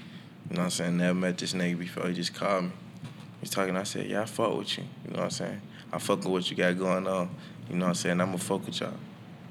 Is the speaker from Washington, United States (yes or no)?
no; College Park, Georgia, United States; also born or lived in Union City / Fairburn; like I grew up around the College Park, Union City, Fairburn area, you know what I'm saying?